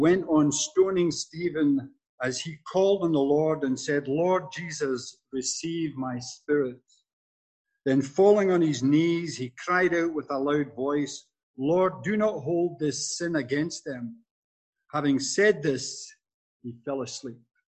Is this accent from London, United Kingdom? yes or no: no; Glasgow, Scotland, United Kingdom; born there; And I'm from that culture. Although I was born in Glasgow in the Lowlands, my whole family and my parents were all from the Isle of Skye. And we were all part of that Highland culture.